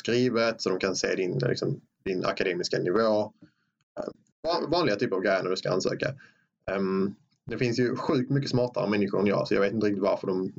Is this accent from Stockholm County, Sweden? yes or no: no; Trelleborg, Skåne, Sweden; Jag växte upp i Skåne i Trelleborg. I gymnasiet i Malmö.